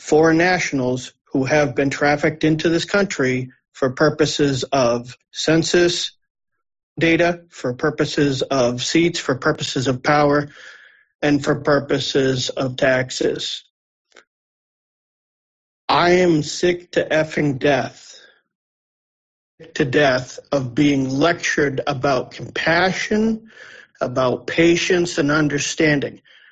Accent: Massachusetts, United States; I'm born and raised on Cape Cod.

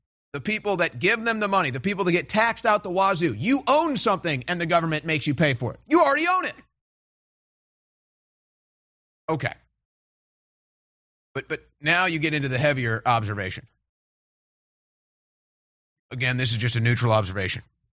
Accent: St. Louis, Missouri, United States; I can go to my hometown of St. Louis.

